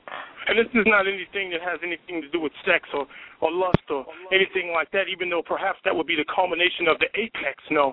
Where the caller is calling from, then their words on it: Chicago, Illinois, United States; I'm calling from Chicago, Illinois.